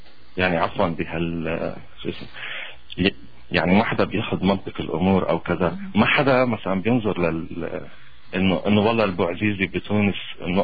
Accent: Lebanon; نحن كلبنانيين

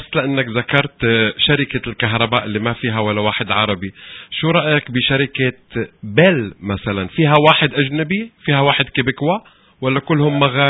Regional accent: Syria

